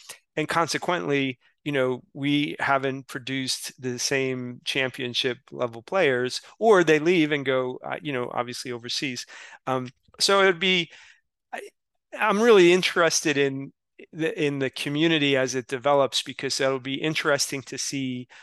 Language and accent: English; United States; I mean, my point of view about professional athletics is formed as an American, right?